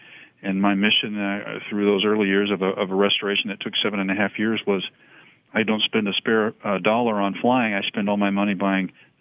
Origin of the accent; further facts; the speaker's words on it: Mesquite, Texas, United States; You know, I was 3 or 4 years old growing up in Mesquite, Texas, we had a Dallas Naval Air Station not far from our house